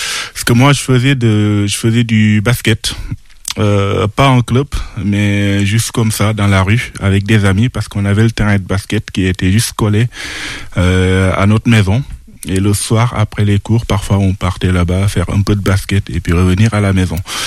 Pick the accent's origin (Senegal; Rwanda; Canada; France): Senegal; Medina Sabah; also born or lived in Tivaouane; Je suis né au Sénégal, à Tivavouane, et j'ai grandi à Medina Sabah, dans le centre du Sénégal.